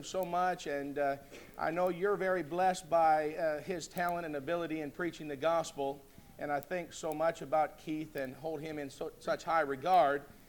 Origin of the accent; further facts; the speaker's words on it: Canada; now in United States; I'm Canadian, and although I hopefully will change that eventually, I guess I'm here to stay now in the United States.